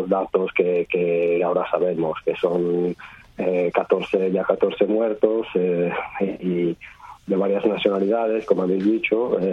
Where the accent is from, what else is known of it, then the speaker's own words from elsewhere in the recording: Italy; Spanish is a second language; now in Barcelona, Spain; Yo soy italiano en particular modo